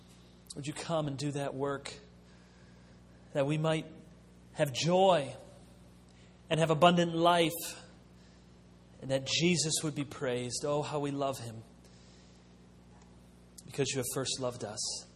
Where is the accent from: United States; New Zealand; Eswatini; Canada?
United States; Jenison, Michigan; that was in August in 2002 at the church I grew up in Jenison.